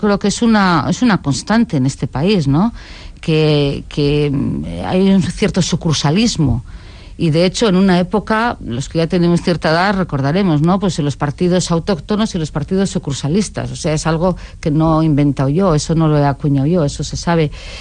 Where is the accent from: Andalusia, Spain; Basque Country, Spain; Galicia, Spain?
Basque Country, Spain; porque somos simplemente vascos y vamos al mundo como vascos. Y eso es lo que nos define, y no necesitamos adjetivos, es nuestro sustantivo, somos vascos.